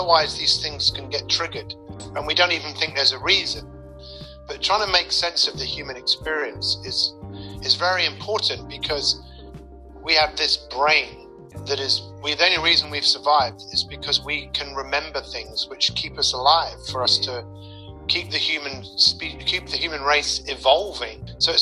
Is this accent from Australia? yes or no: no; Hampstead, London, United Kingdom; I grew up in northwest London, which is even just as beautiful. You know, I grew up in Hampstead. Hampstead Garden Suburb is one of the most affluent areas on earth. Middle class family.